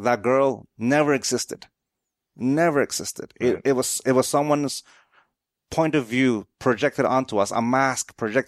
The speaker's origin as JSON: {"language": "English", "town": "San Diego", "region": "California", "country": "United States", "tie": "born or raised there", "said": "San Diego Padres. I was born and raised in San Diego."}